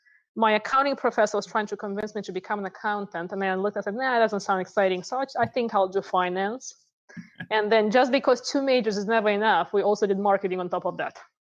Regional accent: Moldova; No, I'm from Moldova.

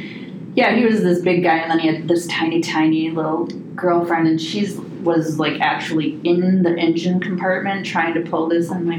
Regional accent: Detroit, Michigan, United States; I'm from Detroit originally. My mom lives in Sterling Heights, so I could move back and stay with her if I needed

